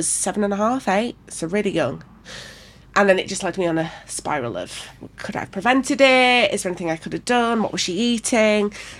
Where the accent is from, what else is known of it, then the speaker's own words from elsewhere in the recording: Leeds, Yorkshire and the Humber, United Kingdom; Yeah, I'm from, born and bred in Leeds, grew up in Headingley, just round the corner.